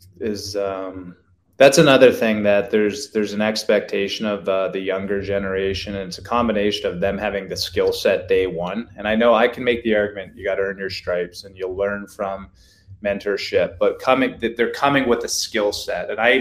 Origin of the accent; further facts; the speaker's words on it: Canada; As a Canadian kid, growing up where I think, Brandon, I think in our high school, we might've had a couple kids of color, right?